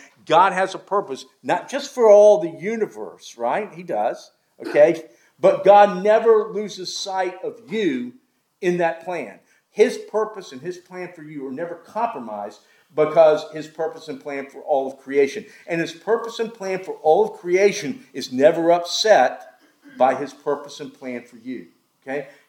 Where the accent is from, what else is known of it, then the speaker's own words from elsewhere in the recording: South Carolina, United States; So last week, I grew up in South Carolina. Okay, I know about snow in South Carolina.